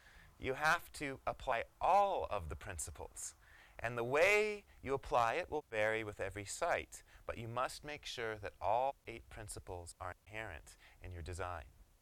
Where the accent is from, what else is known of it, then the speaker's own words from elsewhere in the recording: Arizona, United States; when people heard I was from Arizona and interested in water